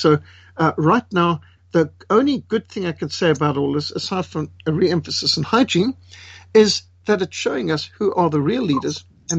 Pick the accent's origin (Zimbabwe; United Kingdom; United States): Zimbabwe; I was brought up in Rhodesia where we would test regularly for bilharzia